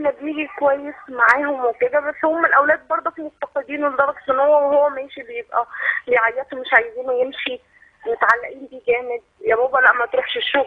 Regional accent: Egypt; أنا من مصر، فمتزوجة في محافظة الفيوم

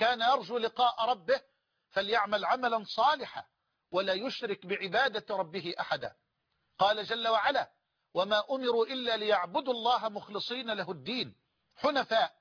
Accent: Egypt; وأسأل الله أن يرفع عن بلدنا مصر الغلاء والوباء والبلاء

